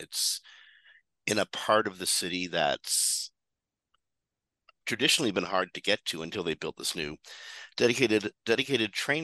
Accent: Canada; Yeah, I'm from Canada, where we have long winters.

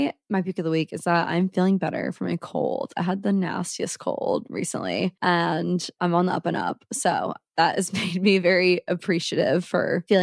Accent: Omaha, Nebraska, United States; now in St. Louis, United States; I'm not from here. I'm from Omaha, just like Allison.

